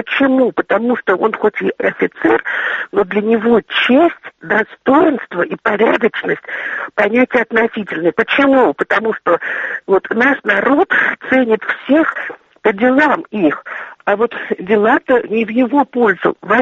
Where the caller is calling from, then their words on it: Moscow, Russia; А я вот из Москвы хочу вам что только сказать.